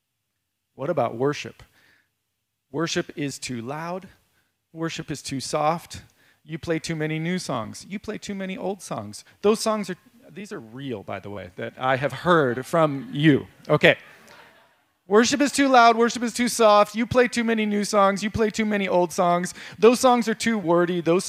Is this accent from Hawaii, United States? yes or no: yes; Hawaii, United States; I grew up on Oahu. Lots of superstition in Hawaii.